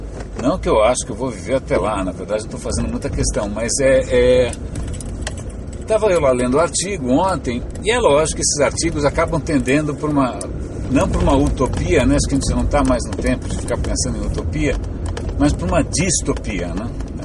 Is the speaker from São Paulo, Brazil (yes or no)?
yes; São Paulo, Brazil; eu sou um bicho de asfalto, né? Nasci no centro da cidade, no centro de São Paulo, cresci na Praça da República